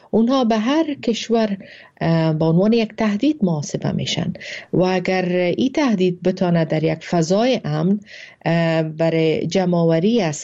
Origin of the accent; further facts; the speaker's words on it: Afghanistan; ما افغان هستیم که شکست خوردیم